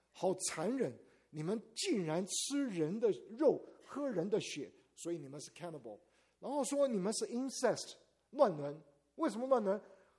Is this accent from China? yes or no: no; Taiwan; 咱们都是中国人，虽然你国内大陆来的，我台湾来的，咱们都是中国人